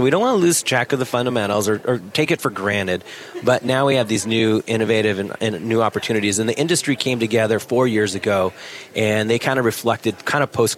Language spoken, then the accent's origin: English; Montana, United States; now in Helena, United States; And for my history, I grew up in eastern Montana. I grew up